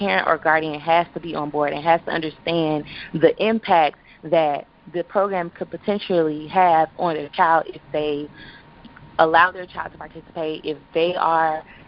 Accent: Miami, Florida, United States; I grew up in Liberty City, so that was the only style of dance that I knew at point.

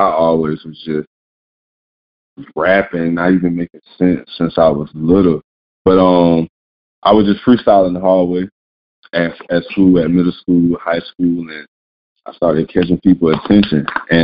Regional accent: Tallahassee, Florida, United States; In Tallahassee.

